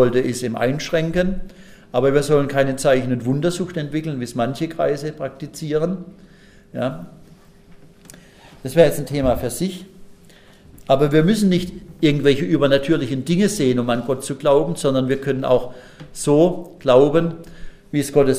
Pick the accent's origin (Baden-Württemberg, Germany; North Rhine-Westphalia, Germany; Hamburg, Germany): Baden-Württemberg, Germany; Pforzheim; aber in Pforzheim gibt es ja viele, meiner Heimatstadt.